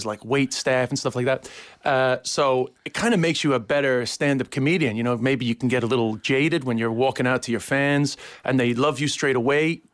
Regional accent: New York, United States; accent: New York; You know, I'll be somebody that when they hear my accent, they go, that's a New Yorker.

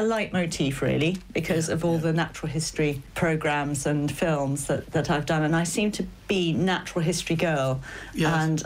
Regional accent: South East England, United Kingdom; I think it was growing up on the Isle of Wight.

